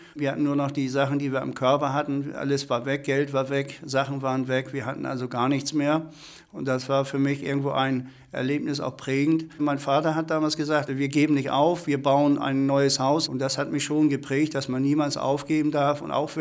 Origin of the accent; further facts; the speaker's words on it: Oberndorf an der Oste, Lower Saxony, Germany; Das ist meine Heimat, hier bin ich geboren und möchte diese Region weiter verstärkt vertreten